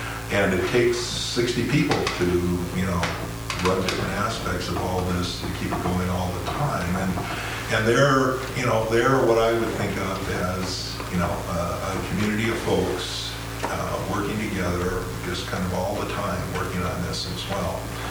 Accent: Seattle, Washington, United States; We're from Seattle too

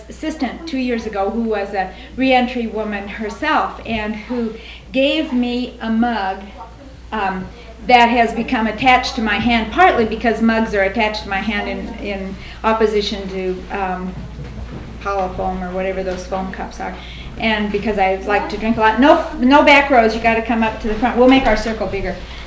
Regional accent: Thousand Oaks, California, United States; from Thousand Oaks, California

